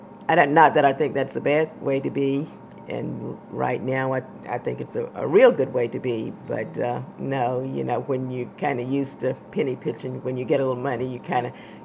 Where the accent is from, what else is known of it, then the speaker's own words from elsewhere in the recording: Georgia, United States; moved away; people think that because I was born in Georgia, grew up in the country, a lot of stuff I do not eat.